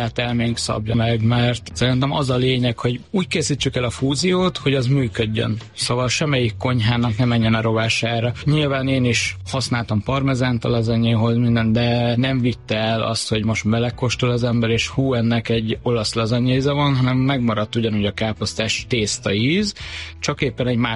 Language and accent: Hungarian; Lake Balaton, Hungary; now in Budapest, Hungary